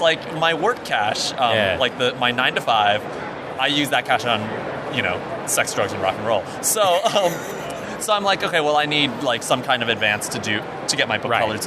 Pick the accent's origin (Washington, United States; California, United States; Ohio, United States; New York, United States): California, United States; accent: California; But, you know, like, I'm from California.